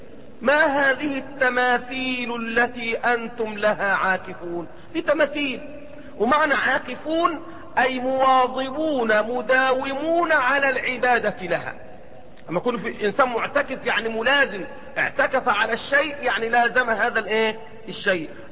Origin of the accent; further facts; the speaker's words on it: Egypt; مرة انا كنت مسافر اسيوط عندنا في مصر